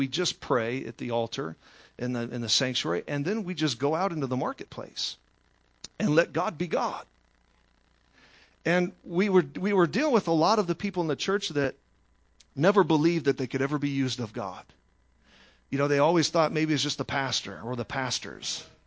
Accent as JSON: {"language": "English", "region": "Texas", "country": "United States", "said": "I'm from Texas, so I'm bringing the heat plus the barbecue sauce tonight."}